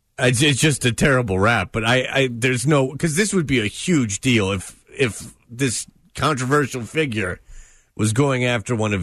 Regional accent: Michigan, United States; I grew up outside of Detroit. I've never been to Flint.

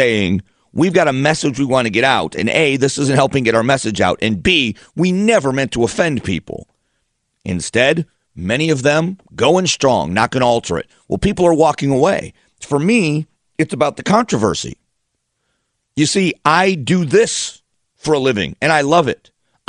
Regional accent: Florida, United States; I am unashamedly a Miami Hurricanes fan, have been my entire life growing up in Southwest Florida.

